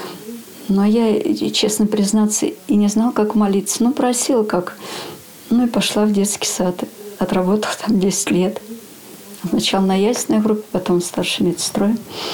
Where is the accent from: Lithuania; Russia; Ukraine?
Russia; Ryazan, Ryazan Oblast; also born or lived in Smolensk; Мы жили в Смоленске, переехали сюда, в Рязань, на свою родину.